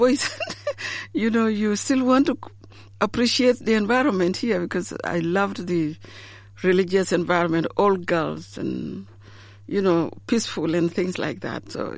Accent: Uganda; I was born and raised in Uganda.

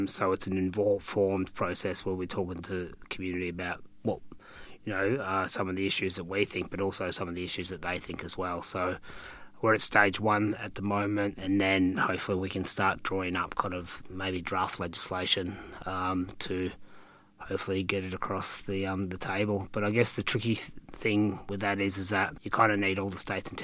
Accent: Ballarat, Victoria, Australia; now in Western Australia, Australia; particularly growing up in Ballarat, you know, in a kind of, you know, sub-adequate, sub-standard kind of housing

